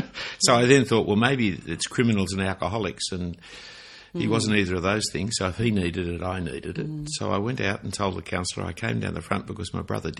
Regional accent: Sydney, New South Wales, Australia; I didn't know it was a distinctive when I grew up in Sydney, especially in the period of time we didn't travel that much.

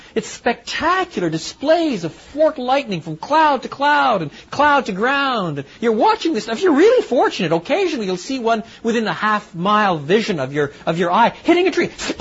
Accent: Canada; But where I grew up in Canada, you really did get first-class electrical storms.

